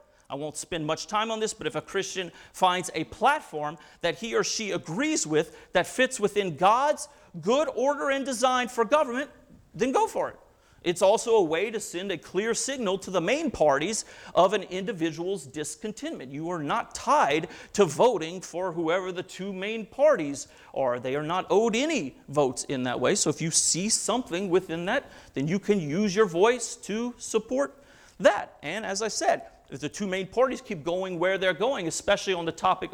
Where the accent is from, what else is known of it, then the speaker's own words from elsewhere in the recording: Louisiana, United States; I'm from Louisiana originally, and the governor before the governor we have now was a Democrat who was pro-life.